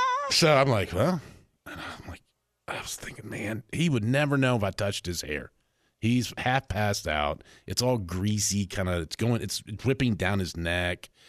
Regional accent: Tennessee, United States; also born or lived in Montana, United States; now in Baton Rouge, United States; I mean, I'm born and raised in Tennessee. I lived in Montana and got there, moved to Baton Rouge

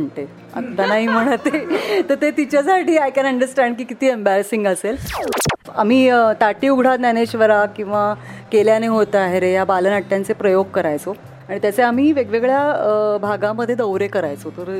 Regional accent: Dombivli, Maharashtra, India; मी डोंबिवलीची आहे

